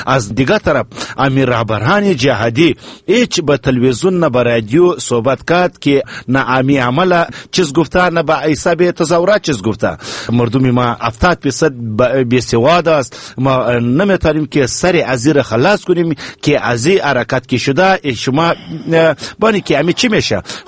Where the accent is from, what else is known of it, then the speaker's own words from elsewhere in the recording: Afghanistan; ما مسلمان هستیم، از افغانستان هستیم